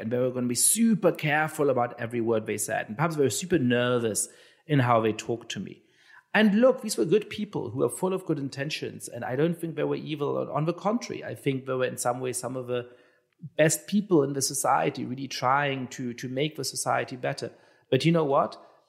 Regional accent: Germany; I'm Jewish and I grew up in Germany.

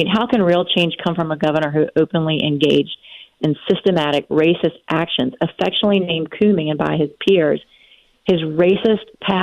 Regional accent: United States; As an American, I cannot be more saddened by the death of George Floyd

